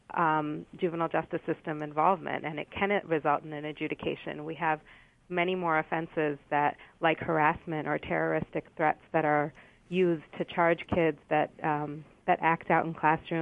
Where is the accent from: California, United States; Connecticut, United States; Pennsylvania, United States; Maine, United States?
Pennsylvania, United States; in Pennsylvania, my home state